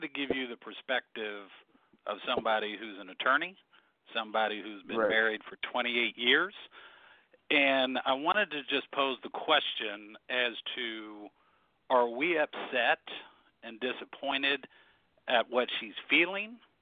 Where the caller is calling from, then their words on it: Columbus, Ohio, United States; I'm calling from Columbus, Ohio.